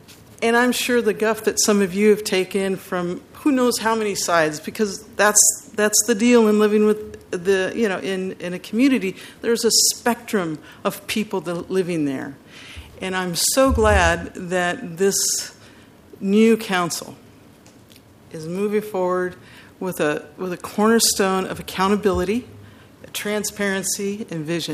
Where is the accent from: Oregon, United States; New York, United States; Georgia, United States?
Oregon, United States; Portland; I was actually born and raised in Portland. I'm a Portlander through and through.